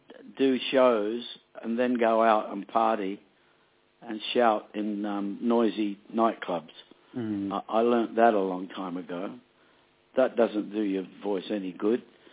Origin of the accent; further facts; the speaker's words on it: Elizabeth, South Australia, Australia; my teenage years growing up in South Australia, a place called Elizabeth, north of Adelaide.